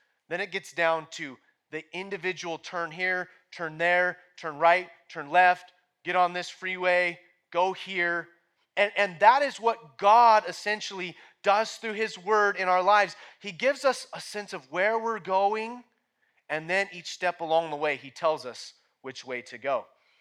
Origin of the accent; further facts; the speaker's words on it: Oregon, United States; accent: Southern Oregon; I guess my Southern Oregon accent was getting in the way.